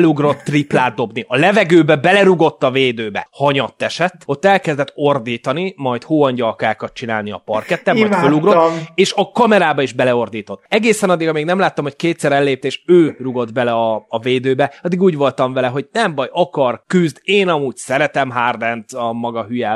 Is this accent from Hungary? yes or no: yes; Hungary; de magyarok vagyunk, tehát nekünk románozni szabad